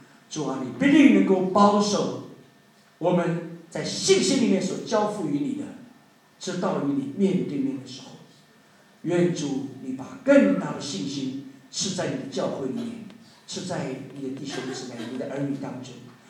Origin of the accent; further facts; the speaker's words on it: China; 他倾倒他的全部的生命在我们中国人的身上